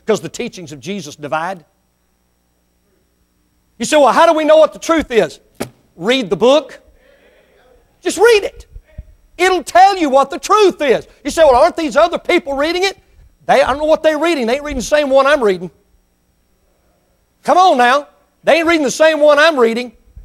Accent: Mississippi, United States; born there; I'm not real smart. I was born in Mississippi. I did graduate school though.

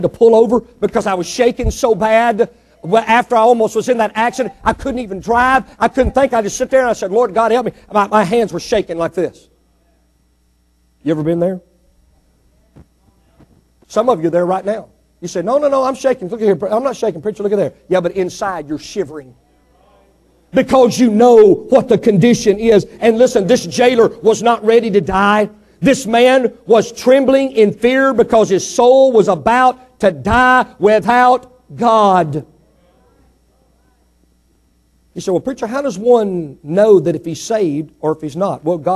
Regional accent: Mississippi, United States; Now listen, I was born and raised in Mississippi. I did finish all 12 grades.

